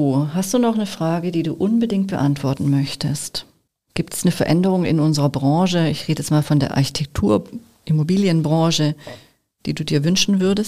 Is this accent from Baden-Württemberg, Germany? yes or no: yes; Baden-Württemberg, Germany; ich bin ja eigentlich Schwabe